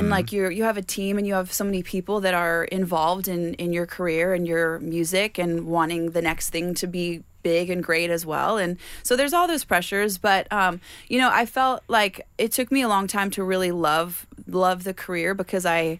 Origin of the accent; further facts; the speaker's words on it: Thousand Oaks, California, United States; also born or lived in Malibu; now in Nashville, United States; I was born in Malibu. I grew up like a little inland in Thousand Oaks. It's like 30 minutes inland.